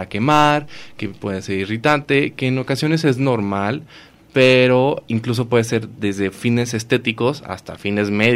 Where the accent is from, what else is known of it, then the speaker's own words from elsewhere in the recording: Mexico; como nosotros mexicanos, generalmente todos podemos broncearnos